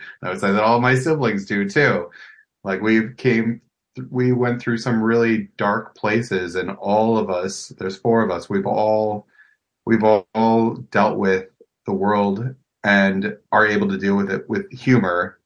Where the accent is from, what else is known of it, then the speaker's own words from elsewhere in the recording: Wisconsin, United States; I grew up in Wisconsin, so we had this speech competition called Forensics.